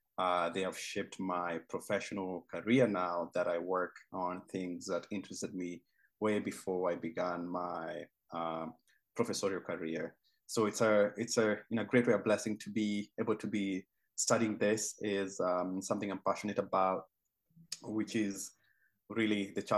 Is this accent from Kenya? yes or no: yes; Central Kenya, Kenya; I'm from Kenya, grown up in central Kenya.